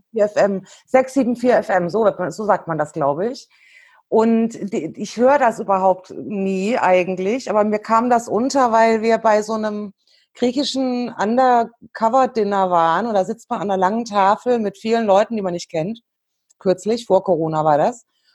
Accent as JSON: {"language": "German", "town": "Cologne", "region": "North Rhine-Westphalia", "country": "Germany"}